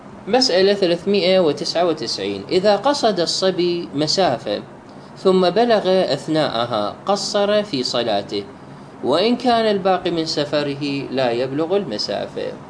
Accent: Baghdad, Baghdad Governorate, Iraq; born there; now in Najaf, Iraq; مدينة بغداد وطني الثاني، يعني أنا مولود في بغداد بس أنا موجود في النجف، هنا عندي مقر عمل إلي.

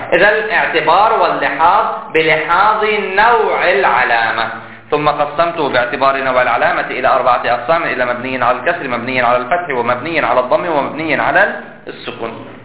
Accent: Hejaz, Saudi Arabia; أنا لا أهتم به كحجازي

